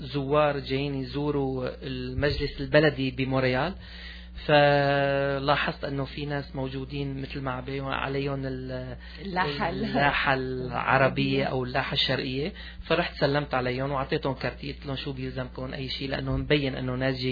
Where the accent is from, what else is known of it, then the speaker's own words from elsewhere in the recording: Aleppo, Aleppo Governorate, Syria; now in Quebec, Canada; سألتني أهلتي أنت منين، قلت لها أنا من حلب